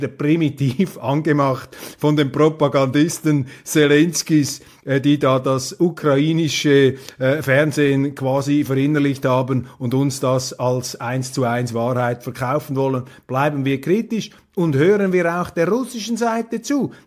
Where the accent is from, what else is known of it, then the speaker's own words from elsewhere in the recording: Switzerland; Und man muss sich hier die Frage stellen als Schweizer, was kostet das Ganze und was bringt das Ganze?